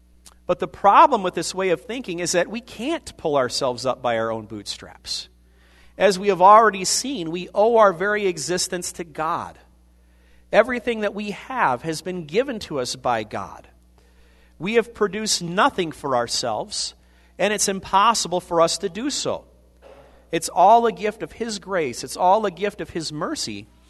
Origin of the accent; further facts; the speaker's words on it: Iowa, United States; Now, I grew up in Iowa. I went to college in Iowa. I went to seminary in Minnesota.